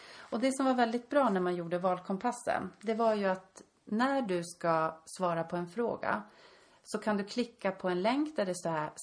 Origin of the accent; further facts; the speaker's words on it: Haparanda, Norrbotten County, Sweden; kommer jag ju från Haparanda som är en jätteliten kommun. Jag skulle tippa att det är ungefär 10 000 invånare idag.